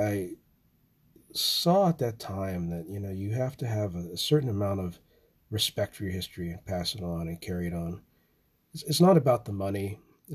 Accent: Ligonier, Pennsylvania, United States; So for me growing up in Ligonier

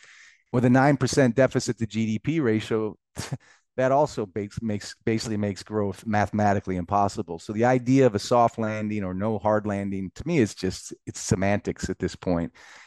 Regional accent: Michigan, United States; I come from Main Street, literally lived on Main Street in Michigan growing up.

